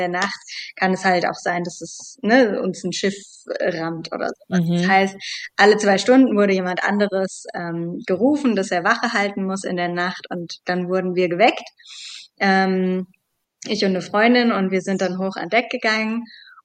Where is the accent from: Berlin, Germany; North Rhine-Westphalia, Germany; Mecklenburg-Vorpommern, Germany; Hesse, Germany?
Hesse, Germany; Frankfurt; Und in Deutschland, ich bin in Frankfurt aufgewachsen, was willst du denn in Frankfurt mit Meeresbiologie machen?